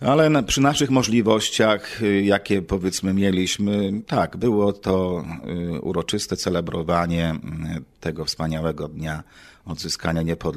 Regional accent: Pomeranian Voivodeship, Poland; now in Tacoma, United States; jestem z Kaszub, a polskie Kaszuby są najpiękniejszym chyba miejscem na świecie, tak zawsze mówię.

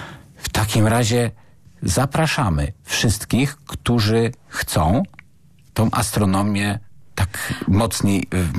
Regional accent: Szczecin, West Pomeranian Voivodeship, Poland; bo jestem szczecinianinem

